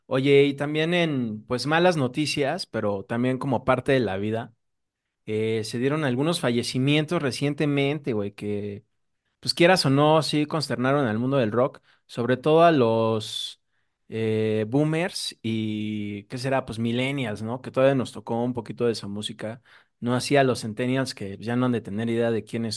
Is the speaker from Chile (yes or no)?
no; Mexico; nosotros como mexicanos figuraremos en su camino